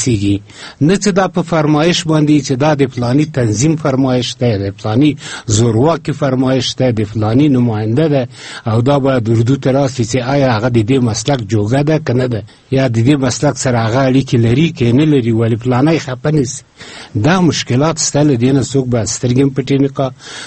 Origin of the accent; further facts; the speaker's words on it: Afghanistan; ما افغان هستیم